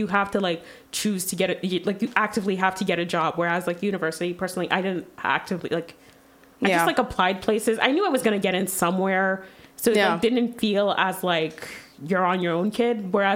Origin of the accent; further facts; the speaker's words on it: Quebec, Canada; so I'm from Quebec.